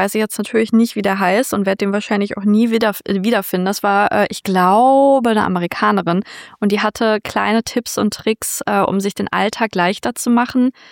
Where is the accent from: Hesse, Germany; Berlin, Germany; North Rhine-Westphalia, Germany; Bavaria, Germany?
North Rhine-Westphalia, Germany; ich komme schon aus dem Ruhrgebiet.